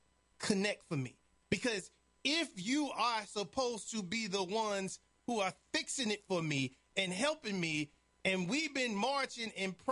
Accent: Chicago, Illinois, United States; Well, I'm born and raised in Chicago. It's been a Democratic city and a Democratic state my whole life.

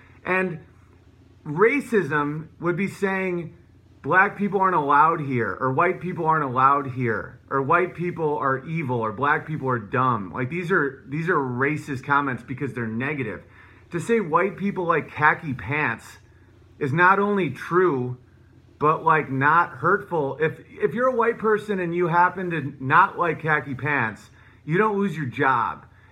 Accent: United States; the reason I think the way I think isn't because I'm white, or because I'm a male, or because I'm American.

